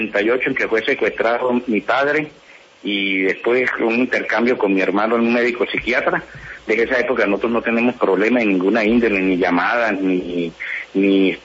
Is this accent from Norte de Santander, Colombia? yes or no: yes; Ocaña, Norte de Santander, Colombia; y más a mi tierra de Ocaña por toda la solidaridad